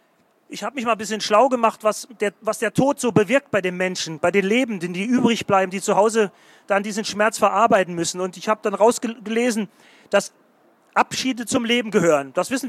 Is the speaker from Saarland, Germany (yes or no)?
yes; Saarland, Germany; das steht draußen hier hin und wieder mal beschrieben. Ich bin Saarländer